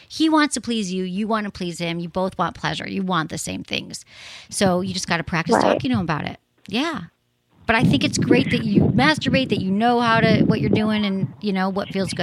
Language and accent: English; Michigan, United States; I mean, I'm from Michigan, you're in Chicago, I get it.